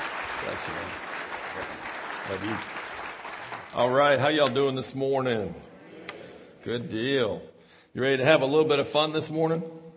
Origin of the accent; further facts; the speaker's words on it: Buffalo, New York, United States; I grew up in Buffalo, New York, came down south to go to the Citadel.